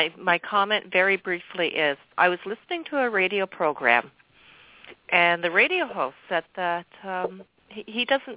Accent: Canada; I hail from Canada, and I am the daughter of a World War II veteran

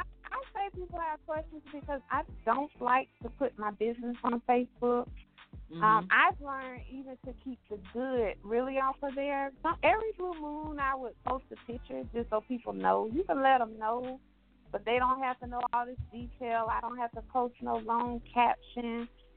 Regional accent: Jacksonville, Florida, United States; also born or lived in Guantanamo Bay, Cuba; Yes, I was born in Guantanamo Bay, Cuba. My father was in the military. I think we were there no more than a few years. And since then, I have been in Jacksonville my whole life. So I represent Duval 100%.

